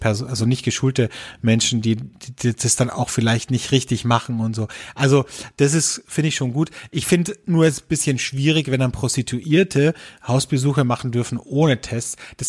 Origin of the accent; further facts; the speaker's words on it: Austria; bei uns in Österreich